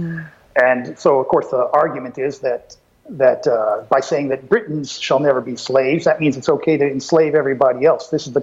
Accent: Brownwood, Texas, United States; born there; also born or lived in Milwaukee / Denver; I'm a Texas boy for generations back. I was born in Brownwood, Texas. You know, my family's from Ballinger, Texas, which is the little town outside the big town of Brownwood.

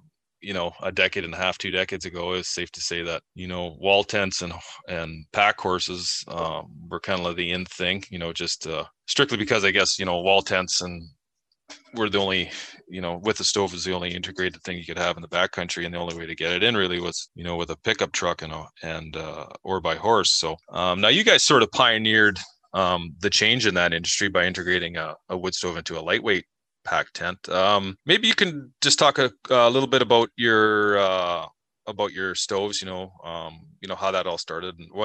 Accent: British Columbia, Canada; I grew up in Northern BC, and we grew up along the ocean.

